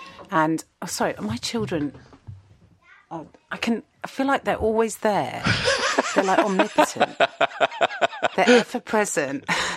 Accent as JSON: {"language": "English", "town": "Kingston", "region": "London", "country": "United Kingdom", "tie": "born or raised there", "said": "I grew up in Kingston, just outside of London"}